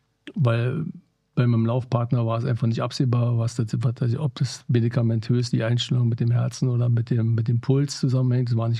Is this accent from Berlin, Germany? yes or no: yes; Berlin, Germany; so als Berliner